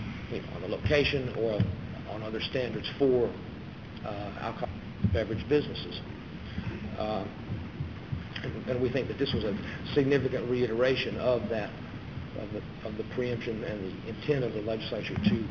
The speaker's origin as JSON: {"language": "English", "town": "Dallas", "region": "Texas", "country": "United States", "said": "And I'm also from Dallas."}